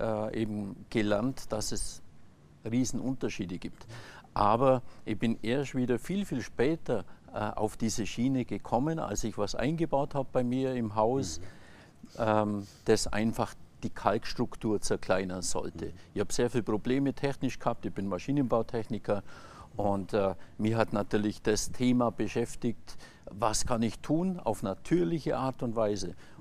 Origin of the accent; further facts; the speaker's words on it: Bavaria, Germany; ich komme aus dem Allgäu